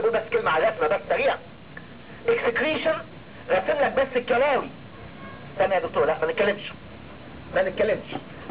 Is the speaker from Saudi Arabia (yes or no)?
no; Egypt; عندنا في مصر يعني فيتامين بتوصلها لكل واحد وغالي